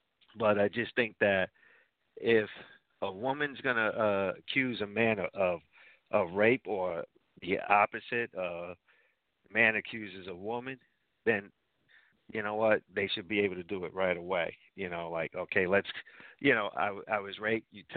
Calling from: New Jersey, United States; from New Jersey.

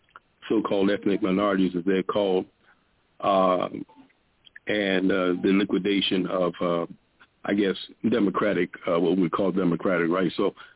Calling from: Miami, Florida, United States; I'm calling from the Miami, Florida area.

